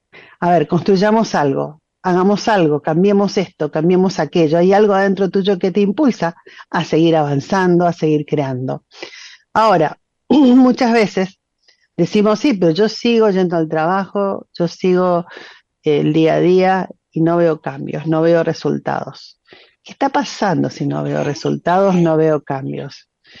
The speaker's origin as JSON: {"language": "Spanish", "town": "Resistencia", "region": "Chaco", "country": "Argentina", "moved": "yes", "lives_now": "Buenos Aires, Argentina", "said": "Me reía porque cuando hablaba y contaba mi experiencia cuando salí de Resistencia, les cuento que me pienso ir de Buenos Aires también."}